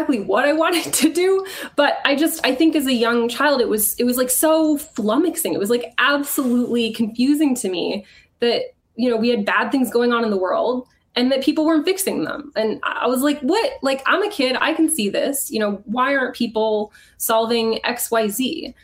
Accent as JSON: {"language": "English", "town": "Houston", "region": "Texas", "country": "United States", "tie": "born or raised there", "also_born_or_lived": "Chicago / Seattle", "said": "I was born in Houston. I moved to Chicago kind of for about the middle school years, and I went to high school out in the suburbs of Seattle."}